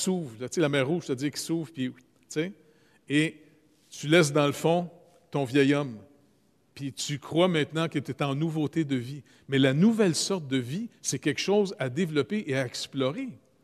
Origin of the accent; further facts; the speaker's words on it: Canada; Puis moi, je suis le seul Canadien, je viens aussi du Nord.